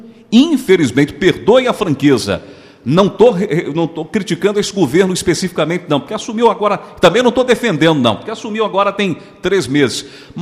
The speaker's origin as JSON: {"language": "Portuguese", "country": "Brazil", "said": "Inclusive, eu me coloco no meio disso. Sou brasileiro também."}